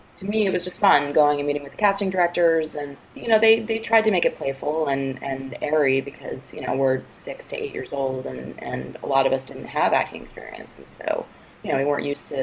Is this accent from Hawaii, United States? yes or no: no; New York, United States; So when I was six, my mom was reading the paper, and I grew up in New York.